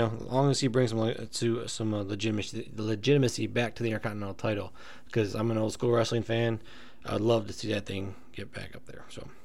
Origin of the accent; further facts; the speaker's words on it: Jamestown, New York, United States; now in North Carolina, United States; I'm from New York. I'm from Jamestown, New York, originally. I lived in New York for the past 6 years up until I moved here about a month ago in North Carolina.